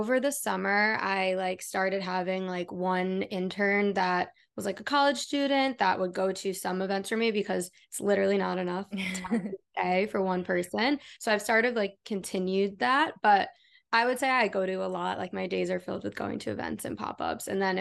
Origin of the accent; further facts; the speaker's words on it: New York, United States; Yeah, so I'm from New York State. I'm from Long Island, so about a 40-minute train ride out of the city. I feel like every month growing up, I used to go into the city, saw Broadway shows.